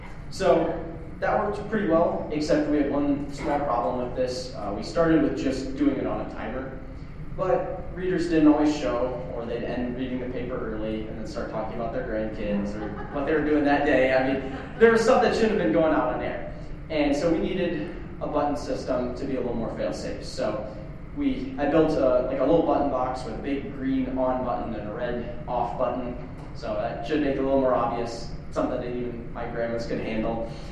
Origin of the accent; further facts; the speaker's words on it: Clear Lake, Iowa, United States; now in Des Moines, United States; So I'm originally from North Iowa, from Clear Lake, where … played their last concert.